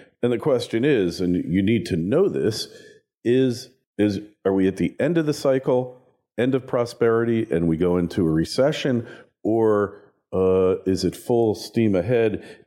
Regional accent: New York, United States; especially being a New Yorker, a former New Yorker.

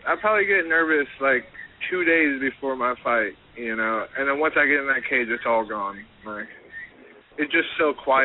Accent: Vancouver, British Columbia, Canada; Like, I'm from Vancouver, and I know MMA is big.

